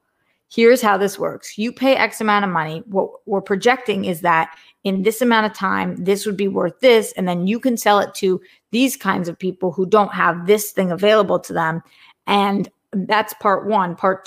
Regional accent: Boston, Massachusetts, United States; I'm from Boston.

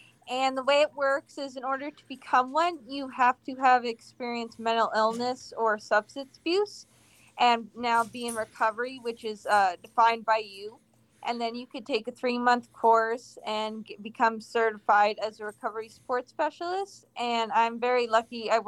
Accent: Connecticut, United States; also born or lived in Hamden / Orange / Danbury; now in Meriden, United States; I grew up in Connecticut. I've moved around to different parts of Connecticut. Mm-hmm. I was born in Hamden, then I moved to Orange, then I was in Washington, then I went to college in Massachusetts, then I came back down.

